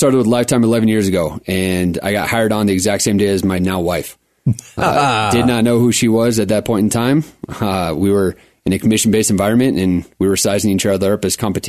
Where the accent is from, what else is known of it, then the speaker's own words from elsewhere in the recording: Denver, Colorado, United States; moved away as an adult; also born or lived in Arizona; Cherry Creek High School in Denver, Centennial area. I skipped out of Colorado freshman year of college. Went down to Arizona, played a year of baseball down at a junior college